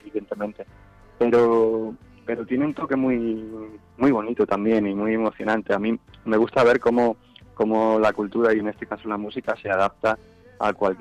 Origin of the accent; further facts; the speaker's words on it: Aranjuez, Community of Madrid, Spain; Nosotros somos de Aranjuez, de toda la vida.